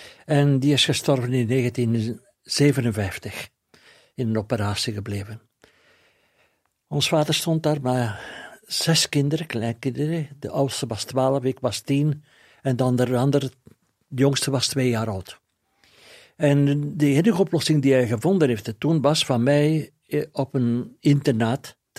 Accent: Opwijk, Flanders, Belgium; Wel, ik ben van Opwijk en in die tijd, ik spreek nu over de jaren 50

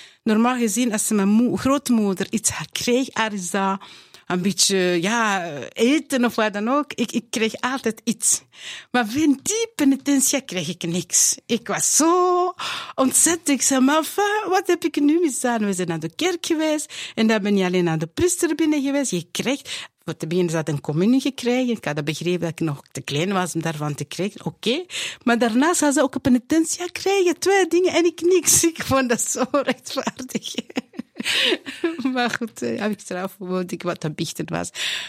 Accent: Rwanda; moved away; En dus mijn laatste dag was eigenlijk een pasdag dat we vertrokken zijn uit bij ons thuis in Rwanda.

